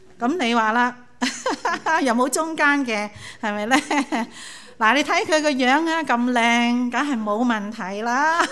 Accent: Guangdong, China; 好像我们广东人有句俗话呢

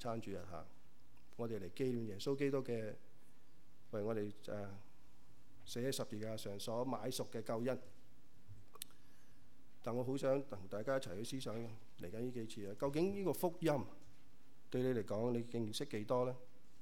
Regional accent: China; 特別我們中國人、亞洲人、東方人

